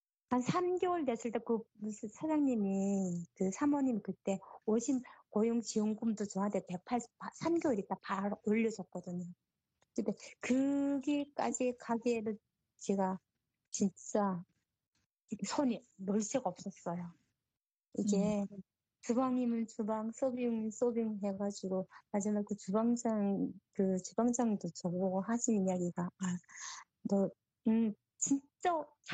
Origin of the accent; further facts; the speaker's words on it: North Korea; accent: North Korean; now in South Korea; 제가 북한 사투리가 나왔나 봐요.